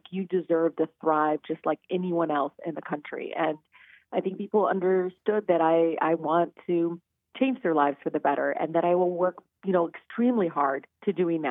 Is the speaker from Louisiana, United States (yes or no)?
no; Detroit, Michigan, United States; I'm always going to be this woman of color. I grew up in Detroit. I know those challenges.